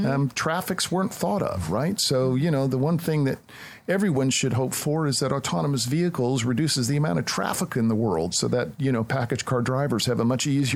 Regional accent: Edina, Minnesota, United States; I grew up in Minneapolis, Minnesota, a suburb called Edina. And in my high school, everyone was Scandinavian, right?

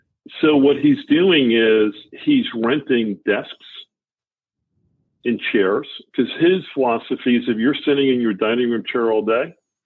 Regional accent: Boston, Massachusetts, United States; It does. I don't tell too many people I'm from Boston down here, John, right?

